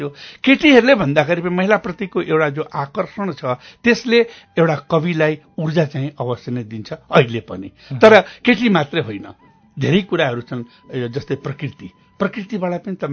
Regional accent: Ballia, Uttar Pradesh, India; also born or lived in Syangja, Nepal / Bihar, India; म जन्मेको स्याङ्जामा, तर जम्मा 1-1.5 वर्षको उमेरमा मेरो मातापिताले मलाई लिएर भारत गए र सम्पूर्ण मेरो बाल्यकाल त्यही नै बित्यो

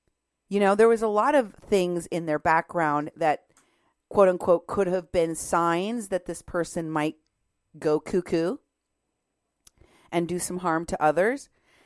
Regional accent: Muscatine, Iowa, United States; because in Muscatine, Iowa, where I grew up, because we lived by the river.

